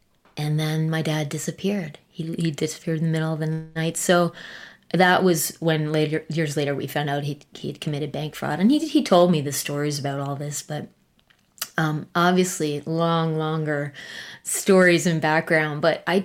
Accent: Fredericton, New Brunswick, Canada; And we moved back to Canada. So I grew up in New Brunswick. That's in Atlantic Canada.

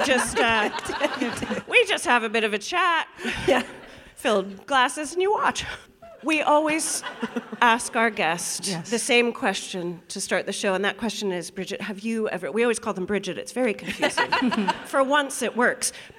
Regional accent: United States; don't worry, I'm the only Yank.

